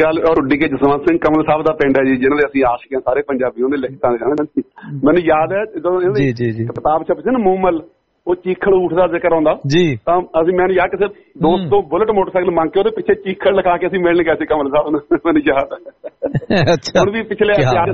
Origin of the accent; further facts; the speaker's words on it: Punjab, India; ਇਲਾਕਾ ਜੀ ਸਾਡੇ ਪਿੰਡ ਤੋਂ 8-10 ਕਿਲੋਮੀਟਰ ਮਾਲਪੁਰ ਜੀ, ਥਾਣਾ ਸਾਡਾ ਮਾਲਪੁਰ ਪੈਂਦਾ ਜੀ, ਜ਼ਿਲ੍ਹਾ ਹੁਸ਼ਿਆਰਪੁਰ ਤਹਿਸੀਲ ਗੜ ਸ਼ੰਕਰ ਪਿੰਡ ਦੀ ਸਾਡਾ ਇਲਾਕਾ